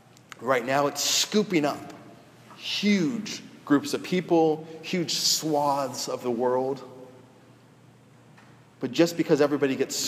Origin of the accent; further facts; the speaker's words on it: California, United States; also born or lived in Washington, D.C.; Again, I grew up in Southern California. The accent's not very different from here.